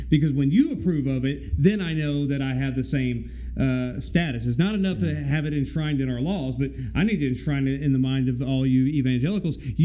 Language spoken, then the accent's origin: English; Arkansas, United States; I'm from Arkansas. He's from Tennessee. They look down on people like us.